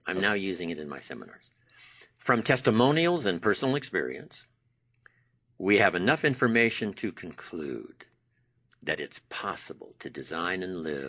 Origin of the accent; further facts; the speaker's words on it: Idaho, United States; I come from Idaho, right? We grow